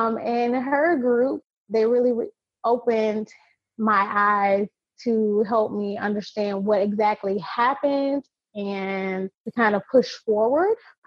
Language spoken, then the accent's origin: English; Jacksonville, Florida, United States; I'm from Jacksonville, Florida.